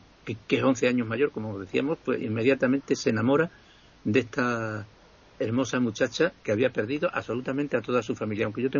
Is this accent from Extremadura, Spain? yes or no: yes; Extremadura, Spain; Muchos de los extremeños que hay aquí, que somos de pura cepa, procedemos de los Montes de León, ¿no?